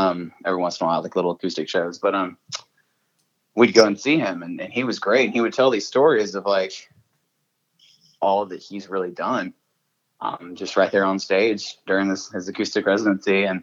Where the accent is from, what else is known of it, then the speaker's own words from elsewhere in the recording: Inez, Texas, United States; Victoria, or, like, Inez, where I grew up, didn't really have anything like